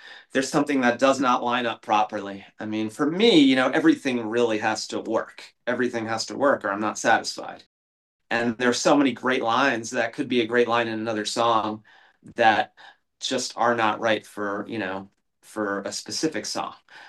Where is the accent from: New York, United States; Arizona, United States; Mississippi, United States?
New York, United States; now in New Jersey, United States; kind of a celebration of me living in Jersey for 20 years and deciding to call Jersey home, because I was originally from New York.